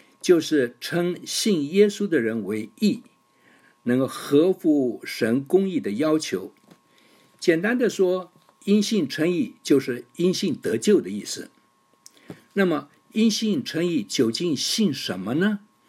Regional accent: China; 我们中国人说话喜欢用成语，常用精简的四个字来表达出很丰富的意思

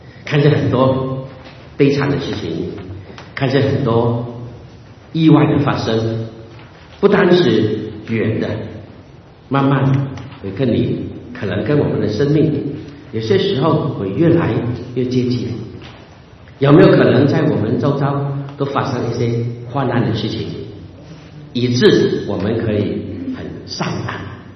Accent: Hong Kong; 讲近一点，我从香港来，香港最近平安不平安？

